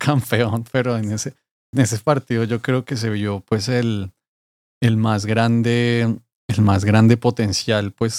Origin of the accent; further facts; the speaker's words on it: Colombia; yo como colombiano